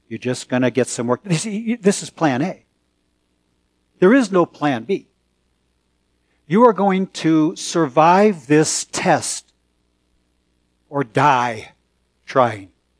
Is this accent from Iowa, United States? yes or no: no; San Francisco, California, United States; You know, I grew up in San Francisco.